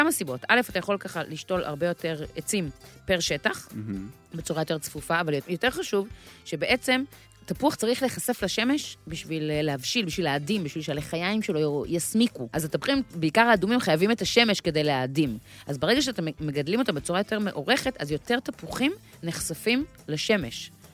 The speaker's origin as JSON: {"language": "Hebrew", "town": "Ra'anana", "region": "Central District", "country": "Israel", "tie": "born or raised there", "said": "אני לא ראיתי מאז הילדות שלי ברעננה."}